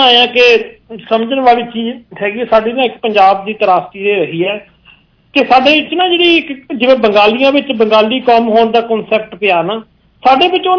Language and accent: Punjabi; Punjab, India; ਪਰ ਐਂ ਤਾਂ ਮੰਨ ਲਓ ਨਾ ਕਿ ਆਪਾਂ ਪੰਜਾਬੀ ਹਾਂ